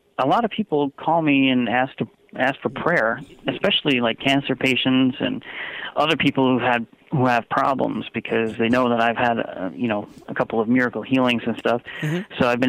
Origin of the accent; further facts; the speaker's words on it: Long Island, New York, United States; now in Connecticut, United States; I'm originally from Long Island. I'm actually residing in Connecticut now, but it is the Northeast.